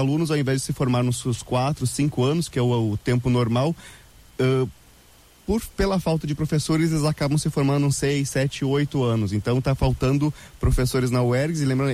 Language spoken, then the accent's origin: Portuguese; Erechim, Rio Grande do Sul, Brazil; eu falando que eu sou lá de Erechim